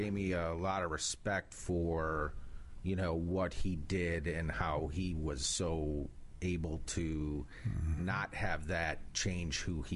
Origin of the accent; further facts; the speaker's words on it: Chicago, Illinois, United States; Chicago, Illinois.